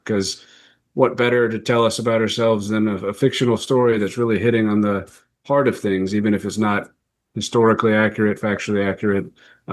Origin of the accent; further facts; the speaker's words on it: Raleigh, North Carolina, United States; born there; I was born in Raleigh, North Carolina, so it's not exactly a company town as related to the arts.